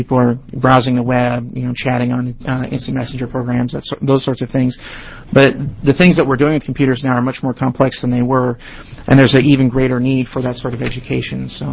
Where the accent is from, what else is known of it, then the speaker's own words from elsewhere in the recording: Montana, United States; I grew up in Montana. I grew up in a small town.